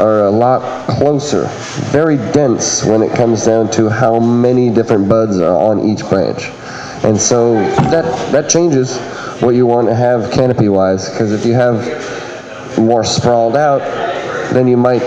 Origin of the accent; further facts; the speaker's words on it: Inglewood, California, United States; But then I grew up in Inglewood, and I remember somebody being like, this is that Inglewood Kush